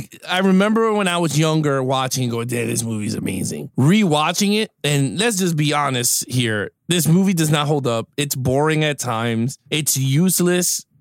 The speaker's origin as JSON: {"language": "English", "town": "Bronx", "region": "New York", "country": "United States", "tie": "born or raised there", "said": "We grew up in the Bronx. There was no clubs with tigers in the Bronx."}